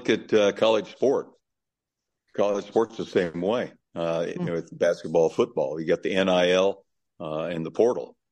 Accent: Kansas City, United States; I'm from Kansas City. Our biggest rivalry was Kansas versus Missouri.

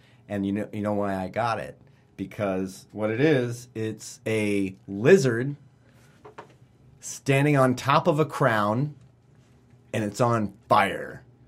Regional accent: Scotland, United Kingdom; Scotland.

